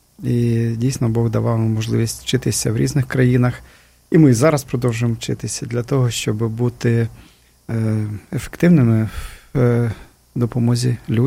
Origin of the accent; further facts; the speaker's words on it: Lviv, Lviv Oblast, Ukraine; і я сам родом зі Львова